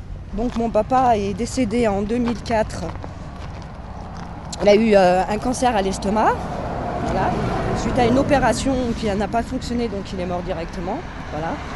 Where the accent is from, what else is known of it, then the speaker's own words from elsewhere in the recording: Oullins, Auvergne-Rhône-Alpes, France; Moi je suis né à Oulin, moi. J'ai grandi un petit peu à Oulin, et puis après, je suis allée un petit peu de partout, voilà.